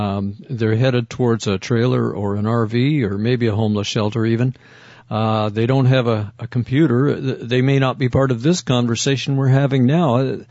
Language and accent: English; Canada; It shocked me as a Canadian.